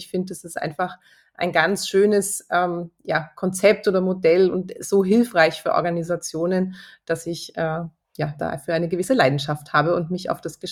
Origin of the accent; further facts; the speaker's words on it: Germany; now in Vienna, Austria; Ich komme eigentlich nicht aus Österreich, das hört man schon. Ich komme aus Deutschland. Ich bin jetzt seit etwas über 11 Jahren in Wien.